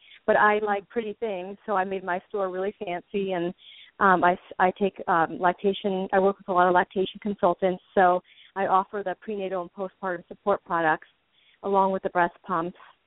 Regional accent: New Jersey, United States; Well, first of all, I'm from New Jersey originally, so I talk a lot and I talk fast and I interrupt, so I'll try not to do that. But I live in Pennsylvania now

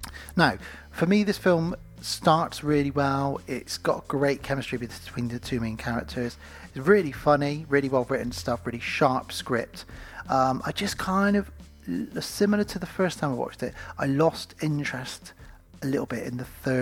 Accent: Bristol, South West England, United Kingdom; One of the reasons I wanted to watch this is because it was filmed in and around my hometown of Bristol here in the UK.

